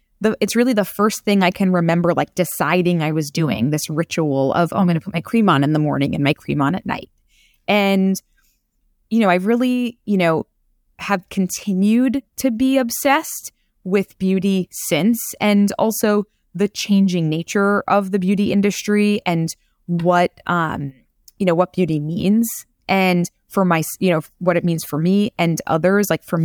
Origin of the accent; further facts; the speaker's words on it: Queens, New York, United States; I'm from Queens. There's, you know, no one's paying $1,200 on their products.